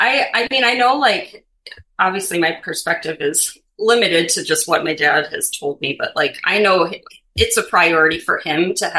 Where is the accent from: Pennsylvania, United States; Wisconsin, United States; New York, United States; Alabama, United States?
Wisconsin, United States; now in Chicago, United States; I am from Wisconsin originally. I currently reside in Chicago, Illinois.